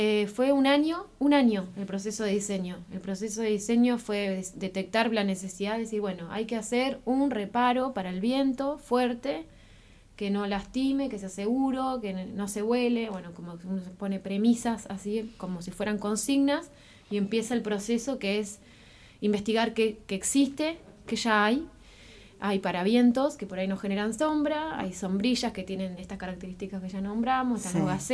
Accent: Viedma, Río Negro, Argentina; todos los que somos de Viedma o de acá cerca, Patagones, El Cóndor, Bahía Cri, Bahía Rosa

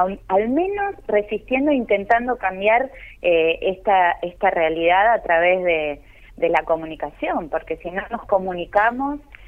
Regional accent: El Bolsón, Río Negro, Argentina; Yo me crié acá, en el Bolsón, he estudiado teatro con Edgar Puerto, con la Tata Molinera

